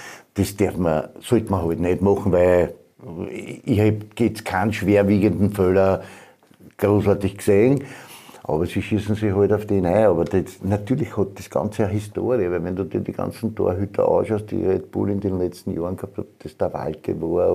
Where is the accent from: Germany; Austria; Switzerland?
Austria; Wir als Österreicher hätten ganz gern, dass der Schlager spielt.